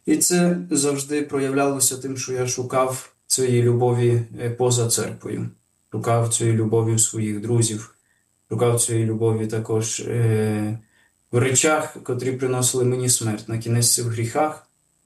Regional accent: Hrabarivka, Vinnytsia Oblast, Ukraine; Я народився в місті Вінниця, мої батьки в тому часі жили там. Коли мені був 1 рік, мої батьки переїхали в таке село Грабарівка, це Могилівський район, де я жив там до 14 років.

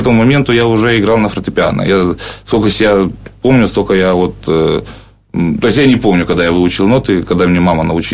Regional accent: Yevpatoria, Crimea, Ukraine; я сам родом з Євпаторії, із Криму

